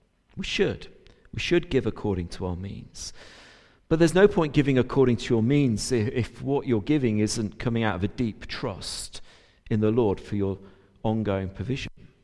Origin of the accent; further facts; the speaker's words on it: Yorkshire and the Humber, United Kingdom; I say this as a Yorkshireman with deep pockets, where the change is hard to find.